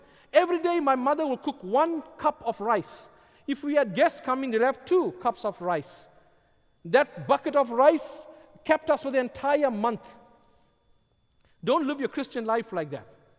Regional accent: South Africa; When I was growing up in South Africa

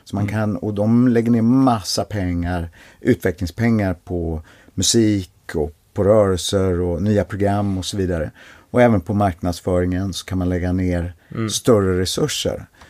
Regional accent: New Zealand; jag kom från Nya Zeeland

